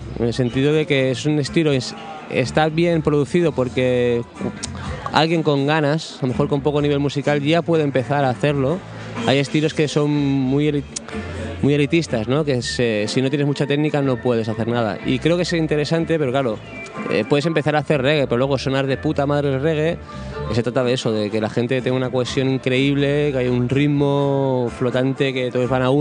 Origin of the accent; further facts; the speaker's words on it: Barcelona, Catalonia, Spain; ahí en La Verneda, en el barrio de donde soy.